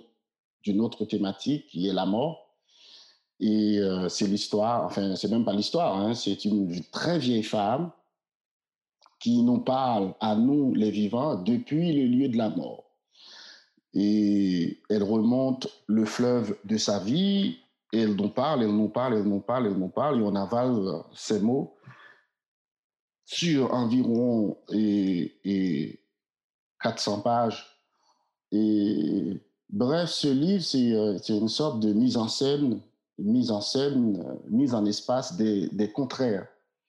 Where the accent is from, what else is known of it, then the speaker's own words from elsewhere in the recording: Port-au-Prince, Ouest, Haiti; j'ai grandi à Port-au-Prince, j'avais l'impression de connaître tous les bruits de cette ville